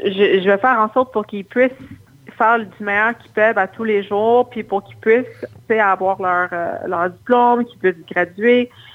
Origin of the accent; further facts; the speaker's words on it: Quebec, Canada; Puis quand tu vas là-bas en tant que Québécoise